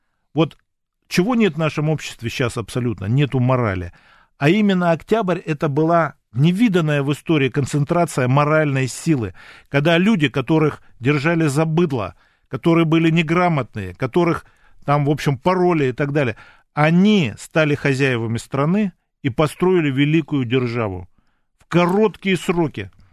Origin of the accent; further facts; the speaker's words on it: Saint Petersburg, Russia; Это слезы стыда, что я тоже ленинградец.